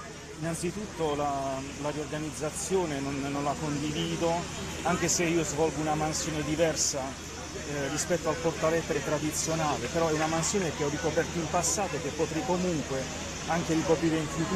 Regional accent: Basilicata, Italy; io sono lucano, lavoro in Toscana da diversi anni

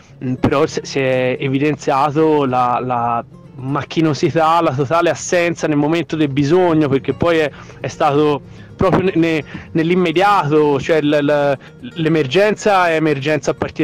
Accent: Sesto Fiorentino, Tuscany, Italy; io sono nato e cresciuto a Sesto, ma a 10 minuti di distanza da Campi

